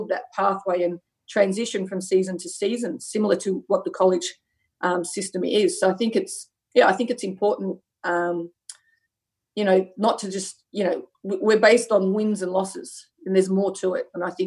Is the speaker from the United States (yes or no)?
no; Australia; I don't think anybody knows I was from Australia because I'd always said from LSU. So as a first Australian there